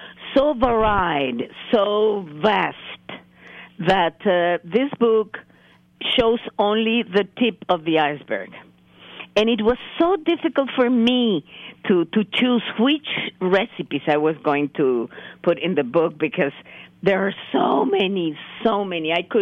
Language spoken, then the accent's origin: English; Chihuahua, Mexico; English is a second language; now in Mexico City, Mexico; I could say I'm from Mexico City, yeah. But my heart belongs to Chihuahua.